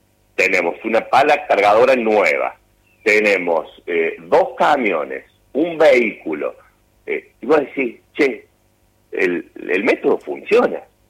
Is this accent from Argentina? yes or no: yes; Córdoba, Argentina; yo soy cordobés